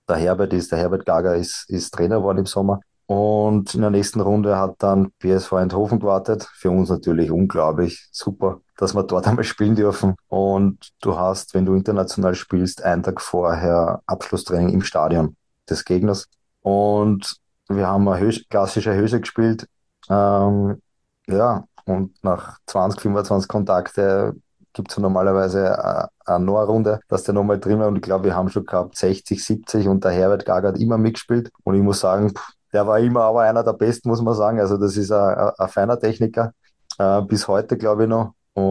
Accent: Vienna, Austria; raus aus Wien, weil ich bin ein richtiger Wiener.

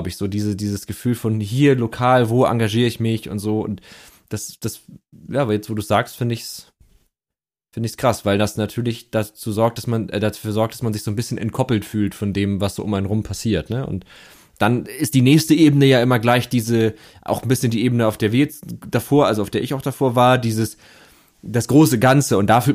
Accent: Hamburg, Germany; ich wohne tatsächlich mein Leben lang in derselben Stadt sogar und natürlich fühle ich mich als, in meinem Fall als Hamburger

